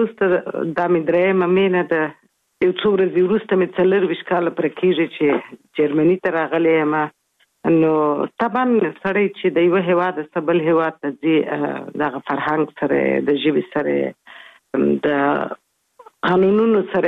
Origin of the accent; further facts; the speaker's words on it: Kabul, Afghanistan; also born or lived in Kandahar; اصلا خو زه زېږېدلې په کندهار کې یم، خو دغه دقیق مې دی نیم کال وم څلور میاشت وم درې میاشت وم کابل ته تللی وم میشت سوی یو.